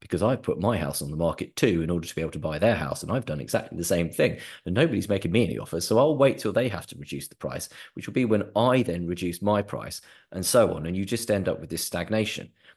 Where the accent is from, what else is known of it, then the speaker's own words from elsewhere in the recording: United Kingdom; being British, we're not very good at making an offer.